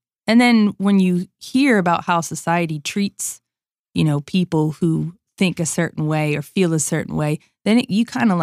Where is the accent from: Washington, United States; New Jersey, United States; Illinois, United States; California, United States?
New Jersey, United States; Trenton; I moved from Trenton, New Jersey, okay, where you really don't want your kid outside playing in the street. Like, I grew up playing in those streets